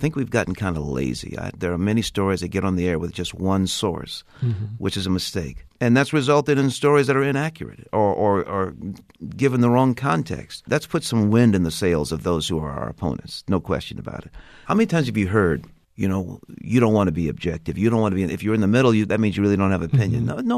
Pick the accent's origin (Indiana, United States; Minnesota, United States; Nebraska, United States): Nebraska, United States; Omaha; I'm 64. When I was a kid growing up in Omaha, the only black folk on TV I saw were people who were getting arrested